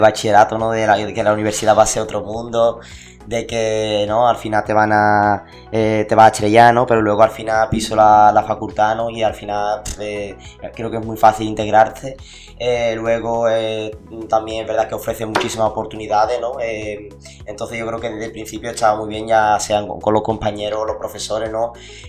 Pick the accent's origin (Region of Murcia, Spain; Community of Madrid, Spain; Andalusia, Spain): Andalusia, Spain; Coria del Río; born there; nací en Sevilla, concretamente en Core del Río. Soy español, ¿no?, de origen árabe, y estoy cursando aquí Filología Hispánica en la Facultad de Filosofía y Letras de la Universidad de Cádiz.